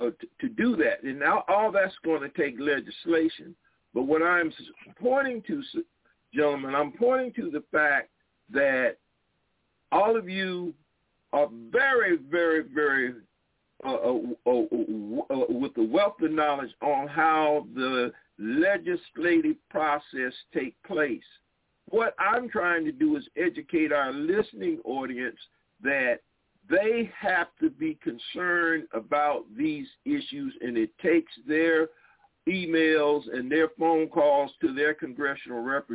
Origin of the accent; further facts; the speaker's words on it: South Carolina, United States; because I hail from South Carolina